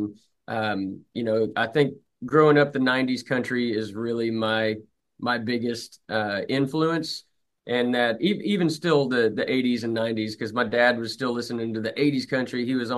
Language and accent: English; the South, United States; You know, I mean, obviously growing up in the South, country music is a big deal.